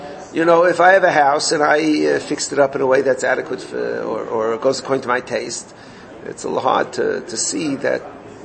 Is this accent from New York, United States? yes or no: yes; Borough Park, New York, United States; I grew up in Borough Park. We had Italians across the driveway.